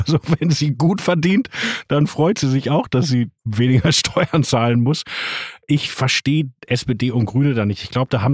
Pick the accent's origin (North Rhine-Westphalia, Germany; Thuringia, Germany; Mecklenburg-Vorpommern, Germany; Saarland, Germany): North Rhine-Westphalia, Germany; ich komme aus dem Ruhrgebiet 80er Jahre.